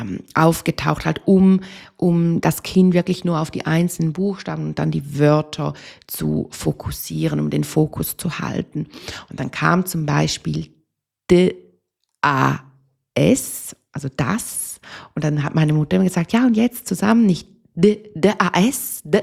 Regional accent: Switzerland; Bei uns in der Schweiz gibt es auch Handarbeit, das Fach.

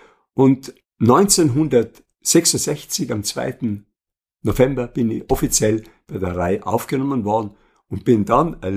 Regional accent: Leifers, Trentino-Alto Adige, Italy; also born or lived in Austria; Ich bin 1942 in Österreich geboren, bin Optantenkind, meine Eltern sind ausgewandert, 1950 wieder zurückgekommen und Zug nach Leifers, der Vater war Leiferer.

